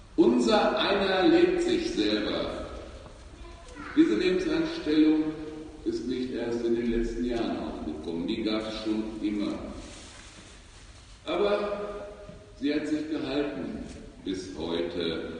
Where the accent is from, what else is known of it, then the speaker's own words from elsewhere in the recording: North Rhine-Westphalia, Germany; In Ostwestfalen, wo ich herkomme, ursprünglich, da war früher ein Zentrum der Zigarrenherstellung.